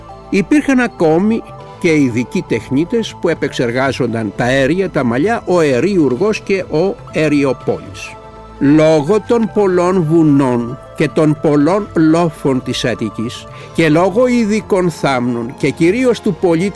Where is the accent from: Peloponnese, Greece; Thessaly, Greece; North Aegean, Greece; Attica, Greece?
Peloponnese, Greece; το λέγανε στην πατρίδα μου, τη Μάνη